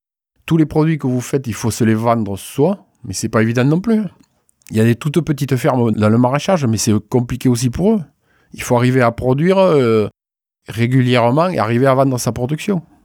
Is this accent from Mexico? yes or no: no; Carbonne, Occitanie, France; Enfin, chez nous, à Carbone, quoi.